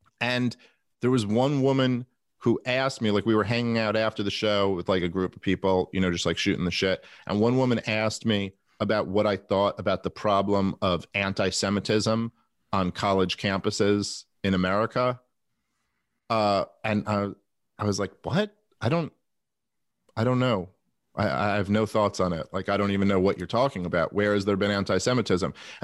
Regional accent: Brooklyn, New York, United States; I mean, I grew up in Brooklyn, like about a mile, maybe 2 miles outside of Crown Heights

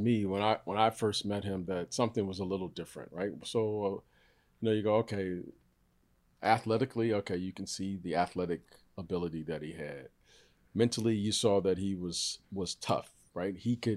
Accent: Detroit, Michigan, United States; But back then, you know, I grew up in Detroit, right?

